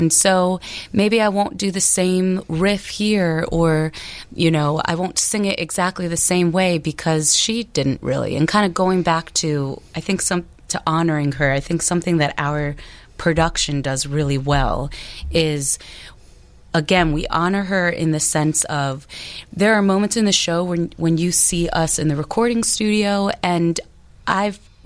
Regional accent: Baltimore, Maryland, United States; I actually have family that used to live in Oak Park, and I'm from Baltimore, and my mom, my brother, my family, we would all drive from Maryland to Oak Park

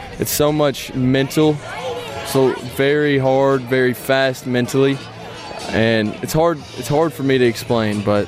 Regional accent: Alabama, United States; Had a very different character and very different than my hometown up in North Alabama.

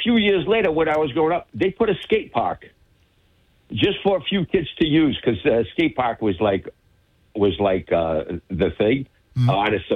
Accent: New Bedford, Massachusetts, United States; As a matter of fact, I went by, I grew up in New Bedford, North End, but I just went by, I've gone.

